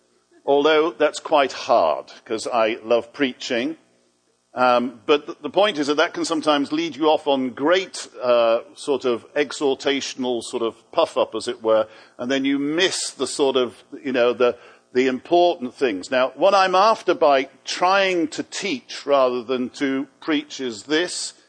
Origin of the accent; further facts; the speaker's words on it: Liverpool, North West England, United Kingdom; I was born and bred in Liverpool and expected to end up in the inner city somewhere